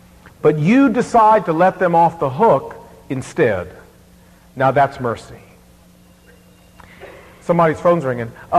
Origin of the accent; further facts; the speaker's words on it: Virginia, United States; well, no, sir, you see, I'm from Virginia, and in Virginia, we have 24 hours to produce our license